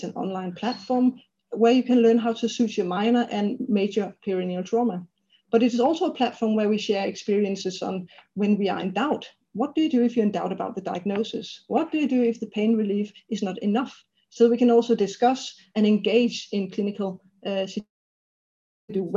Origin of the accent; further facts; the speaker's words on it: Denmark; English is a second language; So I'm founded in Denmark. I'm Danish by birth, so English is my second language.